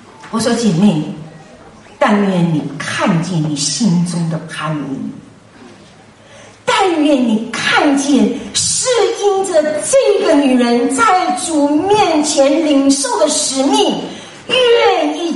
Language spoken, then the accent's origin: Chinese; Shandong, China; now in United States; 我是山东人，讲究男女授受不亲